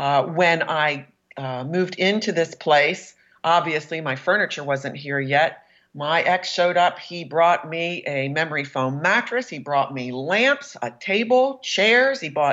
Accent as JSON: {"language": "English", "town": "Baltimore", "region": "Maryland", "country": "United States", "tie": "born or raised there", "said": "I live in a different part of Maryland from where I grew up. I grew up in Baltimore City."}